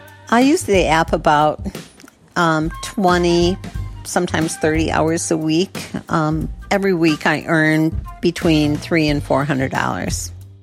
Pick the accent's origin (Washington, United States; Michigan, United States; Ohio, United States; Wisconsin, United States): Michigan, United States; Sanford; I'm from Sanford, Michigan, and I am a shopper for Shipt.